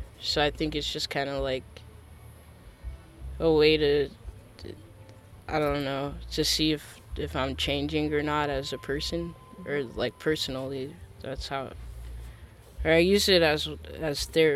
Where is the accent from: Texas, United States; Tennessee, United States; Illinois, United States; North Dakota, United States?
Tennessee, United States; Nashville; born or raised there; also born or lived in Denver / Detroit; now in Los Angeles, United States